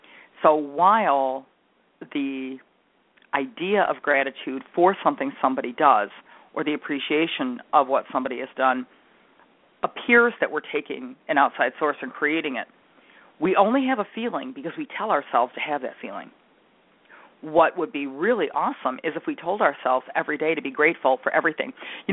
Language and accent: English; Detroit, Michigan, United States; Whenever I see Mark Fidrich, because I'm from Detroit, I think, because we always called him the bird